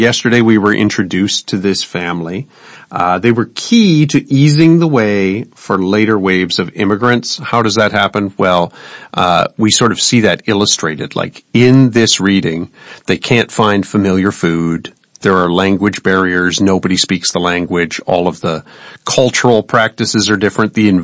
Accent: Mount Forest, Ontario, Canada; You know, I actually returned from Taipei to my hometown of Mount Forest during kind of a Chinese New Year a couple of years ago. And normally in Canada at that time of year, there's a lot of snow.

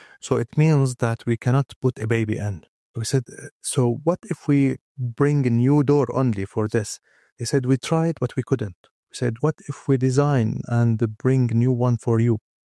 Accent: Aleppo, Aleppo Governorate, Syria; I'm from Aleppo, northwest Syria.

